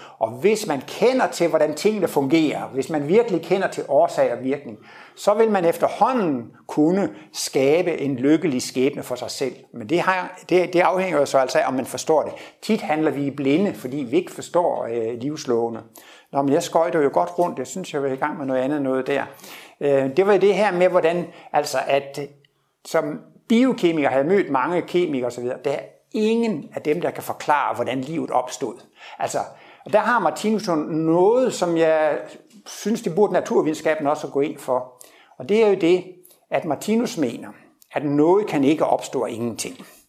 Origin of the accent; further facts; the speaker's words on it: Horsens, Central Denmark Region, Denmark; Jeg kommer først ned fra Horsens, så jeg er næsten på hjemmebane. Og det er 50 år siden, jeg blev student. Så her i juni, så var jeg til 50 års studenterjubilæum nede på Horsens statsskole.